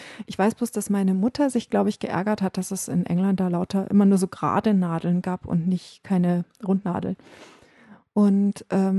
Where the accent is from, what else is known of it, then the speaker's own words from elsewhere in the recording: North Rhine-Westphalia, Germany; Ich komme aus Ostwestfalen